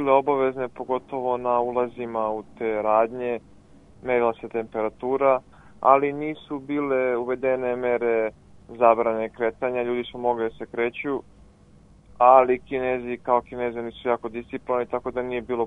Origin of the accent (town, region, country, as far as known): Serbia